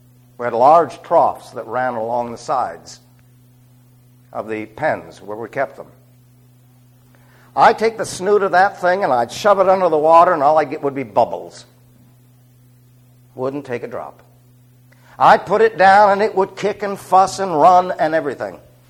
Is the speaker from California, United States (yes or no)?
no; New York City, New York, United States; I'm born and raised in New York City. The only thing I ever did with sheep was eat them.